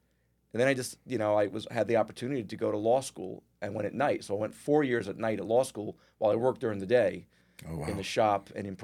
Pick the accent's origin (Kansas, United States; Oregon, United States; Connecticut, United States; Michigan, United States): Connecticut, United States; Well, I am born and bred in Connecticut. Still live there. My family is all there.